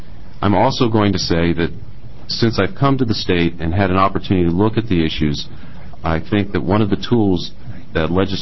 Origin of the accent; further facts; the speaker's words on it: Wyoming, United States; moved away as an adult; now in Oregon, United States; I've only been in the state for 3 years. I'm a transplant from Wyoming. I was a superintendent there and came to Oregon.